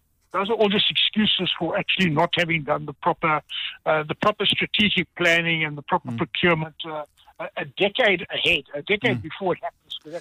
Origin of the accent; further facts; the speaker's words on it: KwaZulu-Natal, South Africa; In my hometown where I come from in KZN, they usually call me